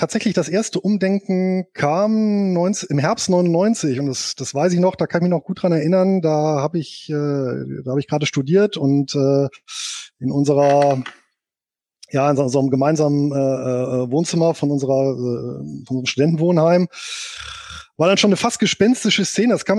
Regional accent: Bonn, North Rhine-Westphalia, Germany; Geboren bin ich hier in Bonn und aufgewachsen, und ja, bin verheiratet, habe zwei Kinder

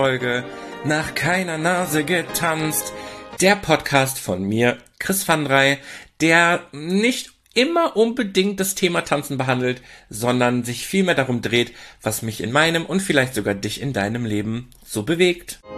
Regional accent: Oer-Erkenschwick, North Rhine-Westphalia, Germany; Also aufgewachsen bin ich ja in Oer-Erkenschwick, eine Kleinstadt, ich nenne es liebevoll Dorf

